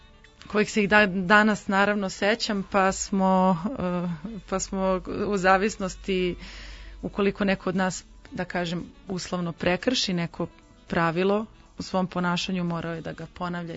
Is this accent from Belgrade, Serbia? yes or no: yes; Belgrade, Serbia; born there; sam rođena u Beogradu